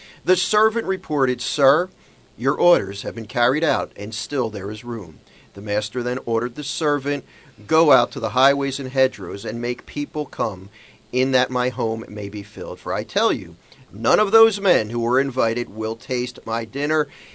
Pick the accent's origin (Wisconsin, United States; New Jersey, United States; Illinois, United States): New Jersey, United States; Mount Laurel; And in my hometown, Mount Laurel, New Jersey, it is 37 degrees as well.